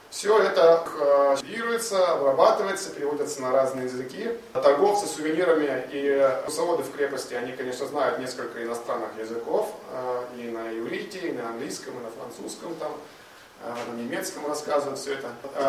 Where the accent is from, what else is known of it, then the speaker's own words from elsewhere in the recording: Russia; я из России